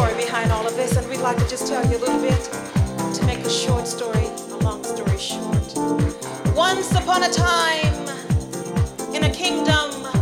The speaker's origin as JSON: {"language": "English", "town": "Detroit", "region": "Michigan", "country": "United States", "tie": "born or raised there", "said": "That's right, Detroit, my hometown."}